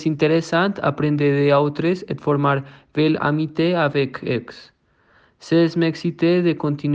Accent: Mexico; French is a second language; j'ai 28 ans et je viens de Mexique.

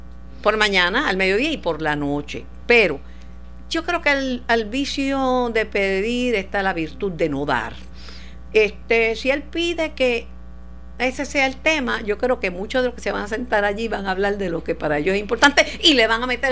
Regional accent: Mayagüez, Puerto Rico; tú sabes que yo soy de Mayagüez y no, me expreso diferente

